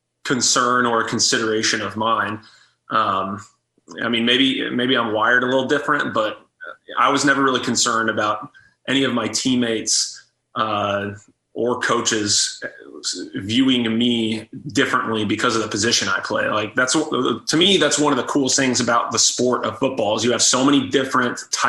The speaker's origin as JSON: {"language": "English", "town": "Austin", "region": "Texas", "country": "United States", "tie": "born or raised there"}